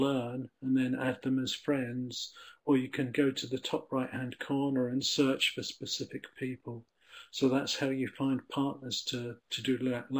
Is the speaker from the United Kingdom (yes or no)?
yes; United Kingdom; there's a picture of the Union Jack to show that I'm British, and it shows that I'm an English native speaker and I want to learn Spanish